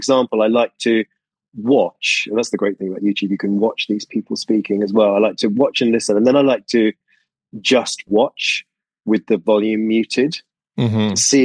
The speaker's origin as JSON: {"language": "English", "region": "South East England", "country": "United Kingdom", "tie": "born or raised there", "said": "I was raised in the suburbs of London to the south, but because of my job and because I've traveled such a lot, and, you know, it's been a long time since I've been a child in Surrey, I probably don't really sound that way anymore."}